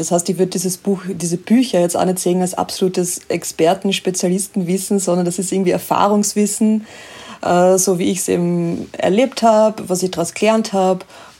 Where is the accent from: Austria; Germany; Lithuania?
Austria; Styria; ich bin mal aufgewachsen am Land in der Steiermark in Österreich und da hatten wir auf alle Fälle einen sehr großen Garten.